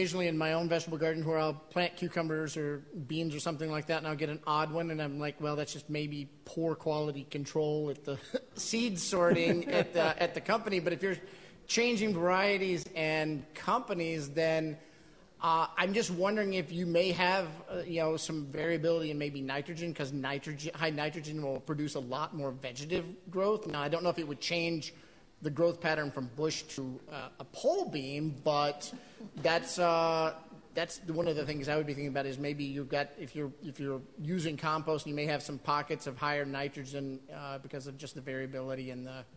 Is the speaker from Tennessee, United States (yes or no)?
no; Kentucky, United States; I've seen growing up in Kentucky. I've seen some pretty old catalpas down there